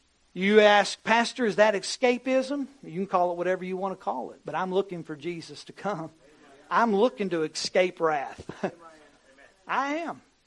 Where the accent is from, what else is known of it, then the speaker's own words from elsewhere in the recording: North Carolina, United States; I said, I'm not from here. I said, I'm from North Carolina, grew up in that area, and God just brought me down here.